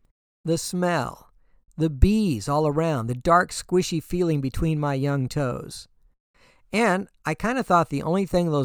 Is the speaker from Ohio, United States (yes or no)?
no; Danville, Illinois, United States; In the house behind the alley where I grew up on Grace Street in Danville, Illinois, there were two pear trees.